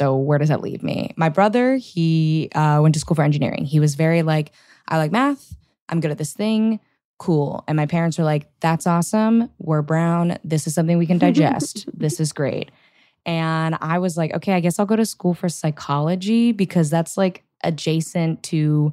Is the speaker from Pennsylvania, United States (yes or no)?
no; Houston, Texas, United States; Like I grew up in Houston specifically, big oil money. And I, growing to public school in Texas, most kids wanted to be an engineer.